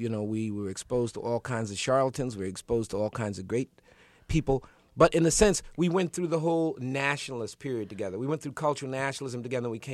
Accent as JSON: {"language": "English", "town": "Newark", "region": "New Jersey", "country": "United States", "tie": "born or raised there", "also_born_or_lived": "New York", "moved": "as an adult", "said": "I was born in Newark. I left, to go away to college. But I came back to Newark because I knew that that was where I began"}